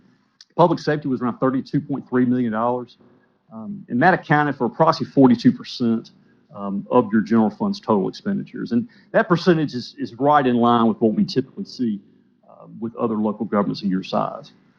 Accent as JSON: {"language": "English", "town": "Savannah", "region": "Georgia", "country": "United States", "said": "Savannah."}